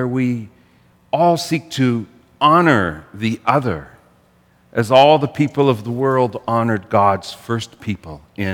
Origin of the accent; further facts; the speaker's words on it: Canada; I realize that we as Canadian Christians, we ought to be dreaming divine dreams.